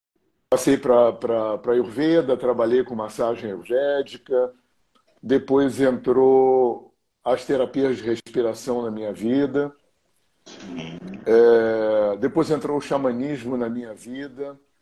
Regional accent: Rio de Janeiro, Brazil; Eu sou carioca, eu tenho 67 anos, sou aquariano.

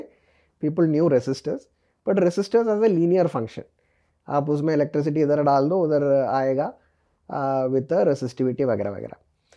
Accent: Kerala, India; जैसे कि मैं केरला से आता हूँ, मेरे लिए तो बनाना चिप्स भी हो सकता है

